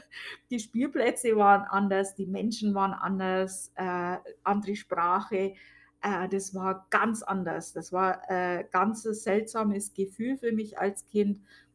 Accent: Amberg, Bavaria, Germany; born there; Also meine Geburtsstadt ist Amberg. Amberg in der Oberpfalz war auch mal die Hauptstadt der Oberpfalz.

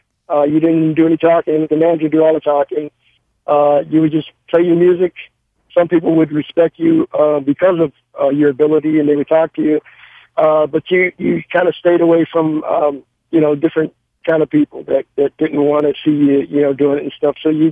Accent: Bridgeport, Connecticut, United States; also born or lived in North Carolina; I came from here from North Carolina, but I grew up in Bridgeport, and almost all of my peers were either dying from overdoses or whatever.

